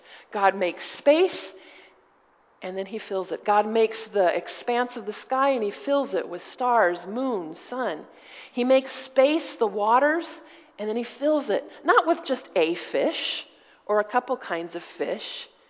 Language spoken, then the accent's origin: English; United States; As an American, I am flummoxed by what's going on in the United States.